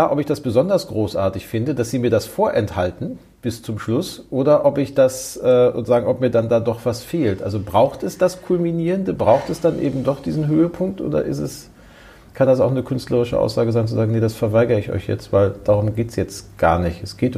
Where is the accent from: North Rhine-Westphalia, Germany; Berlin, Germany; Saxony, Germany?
North Rhine-Westphalia, Germany; Gelsenkirchen; sondern ich komme aus Gelsenkirchen